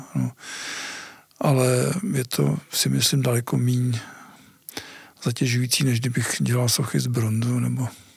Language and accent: Czech; Prague, Czechia; já teda jsem vyrůstal ve Vysočanech